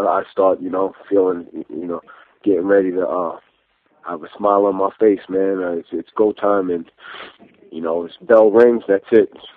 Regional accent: New York, United States; accent: New York; I'm from New York, born and raised. I live on the West Coast. I still got the New York accent.

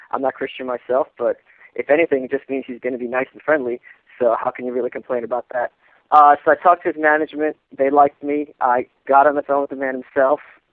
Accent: Brooklyn, New York, United States; I'm from Brooklyn, you know, so if you want to throw, I'll throw down with you.

